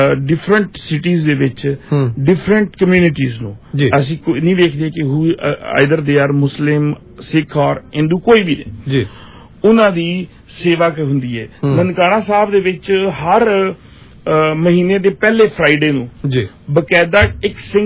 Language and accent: Punjabi; Pakistan; ਦੇਖੋ ਇਸ ਗੱਲ ਚ ਮੈਂ ਪਾਕਿਸਤਾਨੀ ਹਾਂ ਮੇਰੇ ਵਾਸਤੇ ਪਾਕਿਸਤਾਨ ਦੀ ਰਿਸਪੈਕਟ ਰੱਖਣਾ ਵੀ ਜ਼ਰੂਰੀ ਹੈ